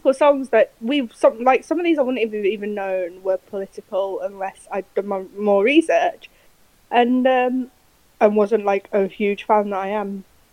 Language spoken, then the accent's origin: English; England, United Kingdom; I mean, I'm English and I don't even want to be part of England right now.